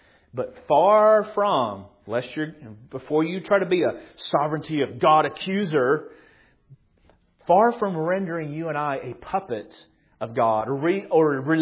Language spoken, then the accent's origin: English; Tennessee, United States; So when they're from the South, I'm from the South here in Tennessee.